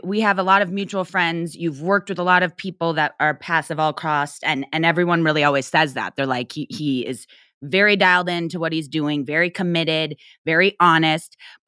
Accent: Midwest, United States; So we're both from the Midwest.

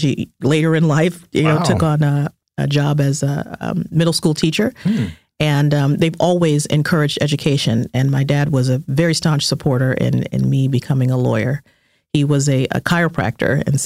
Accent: California, United States; Always my dream growing up in California as a young African-American girl to attend an HBCU.

